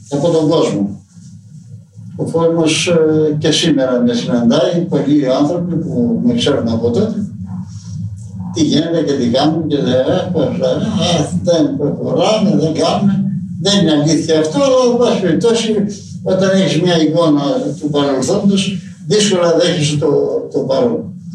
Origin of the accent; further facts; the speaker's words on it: Araxos, Western Greece, Greece; Μένω πια στο χωριό μου, στον Άραχο.